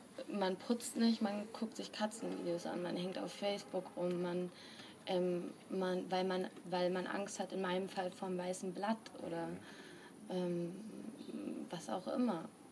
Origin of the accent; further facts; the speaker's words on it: Mannheim, Baden-Württemberg, Germany; now in Munich, Germany; Also ich bin ja aus Mannheim